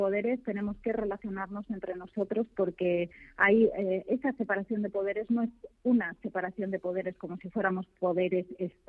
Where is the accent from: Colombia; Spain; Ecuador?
Spain; Madrid, Community of Madrid; porque mi vida es Madrid y mi vida ha sido Madrid.